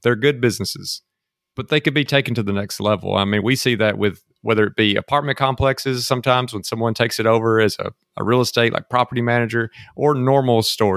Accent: Mississippi, United States; Never been to Mississippi, really. So get to bring him back to my hometown and show him around was cool.

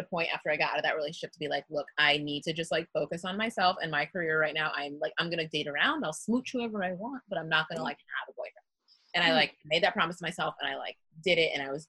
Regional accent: Massachusetts, United States; I'm from Massachusetts.

